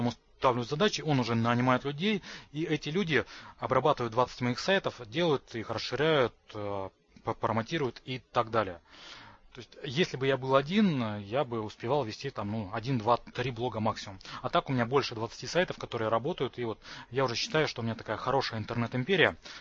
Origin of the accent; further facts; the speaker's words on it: Chelyabinsk, Chelyabinsk Oblast, Russia; born there; now in Moscow, Russia; Мне 37,5 лет, я родился в Челябинске. Последние 10 лет я проживаю в Москве.